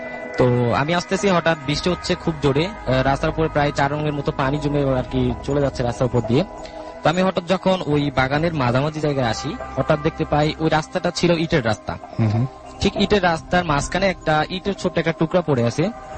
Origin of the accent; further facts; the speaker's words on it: Kaliganj, Khulna Division, Bangladesh; now in Dhaka, Bangladesh; আমি বনানী থেকে আসছি। ঘটনাটা হচ্ছে হয় আমার গ্রামের বাড়িতে, আমার গ্রামের বাড়ি হচ্ছে সাতক্ষীরা জেলা কালীগঞ্জ থানা।